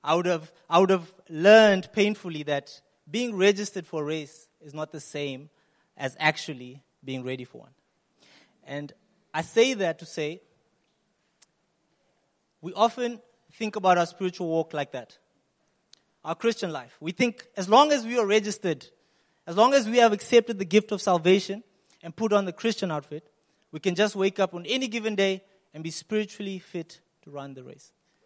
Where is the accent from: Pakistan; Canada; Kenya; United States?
Kenya; I know I'm Kenyan, for those who know, but I'm not the running type. That's not, there's a different tribe, you know?